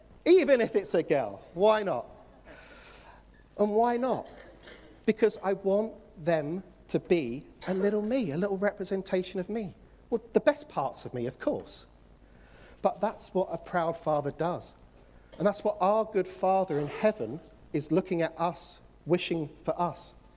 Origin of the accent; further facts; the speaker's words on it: England, United Kingdom; I'm going, "Oh, it's my wife. She's Hungarian. I'm English, you know, blah, blah, blah."